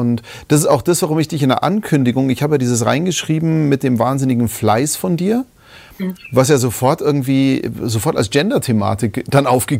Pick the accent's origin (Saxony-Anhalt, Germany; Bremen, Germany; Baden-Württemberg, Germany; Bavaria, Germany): Bavaria, Germany; ich komme aus Bayern, das ist halt so.